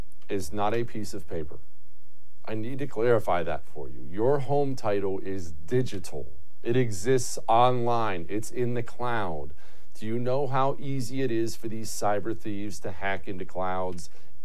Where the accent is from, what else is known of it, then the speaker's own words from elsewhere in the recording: Montana, United States; I remember I grew up in Montana, and it was a common bumper sticker to see, keep Montana beautiful, put a Californian on the bus.